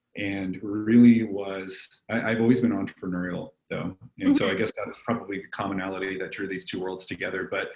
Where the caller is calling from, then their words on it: Denver, Colorado, United States; Tuning in from Denver, Colorado.